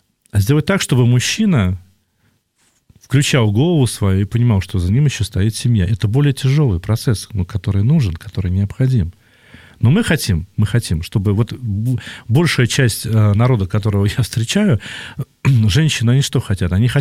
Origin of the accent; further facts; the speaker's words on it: Samara Oblast, Russia; я там родом из Самарской области